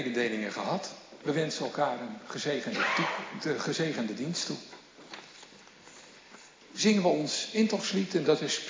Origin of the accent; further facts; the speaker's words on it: Hardenberg, Overijssel, Netherlands; en ik kom uit Hardenberg.